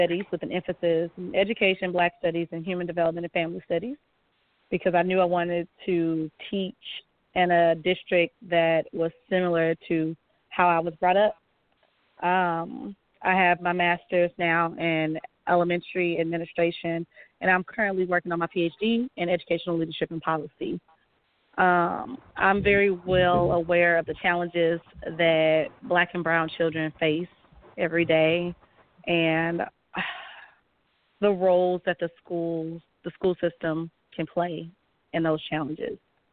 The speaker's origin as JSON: {"language": "English", "town": "St. Louis", "region": "Missouri", "country": "United States", "tie": "born or raised there", "said": "Okay. I am a St. Louis native. I grew up in North City, St. Louis."}